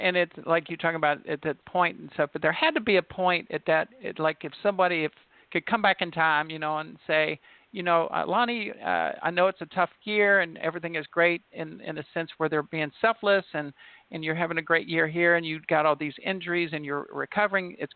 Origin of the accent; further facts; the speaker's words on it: Indiana, United States; I'm not really a Louisville. I'm from Indiana, so I actually hate no, I'm just kidding.